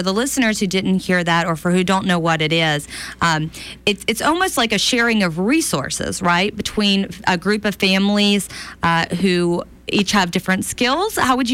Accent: Birmingham, Alabama, United States; I'm from the Birmingham area.

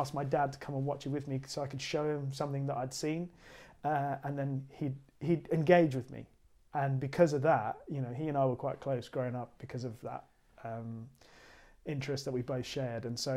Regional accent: Trinidad & Tobago; Yes, I was born and brought up in Trinidad.

